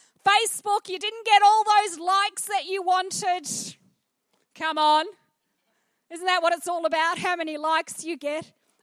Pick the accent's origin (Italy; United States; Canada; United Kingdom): United Kingdom; England; Amen, as an English person. Amen, as a Pentecostal.